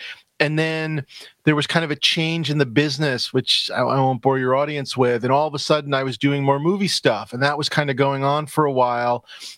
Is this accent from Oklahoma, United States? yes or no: no; New York City, New York, United States; I'm from New York City.